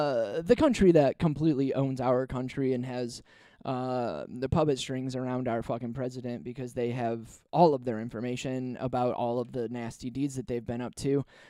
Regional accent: United States; And I live in America. I'm an American.

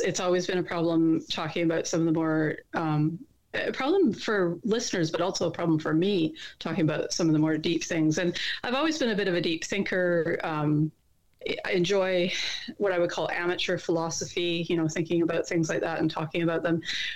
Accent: Canada; I'm a Canadian

